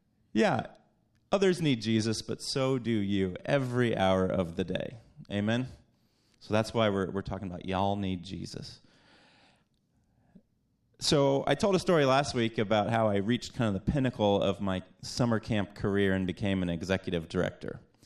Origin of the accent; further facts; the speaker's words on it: Texas, United States; also born or lived in Georgia; So anyone who wasn't here last week … I'm from Texas and Georgia. So I like Southern sayings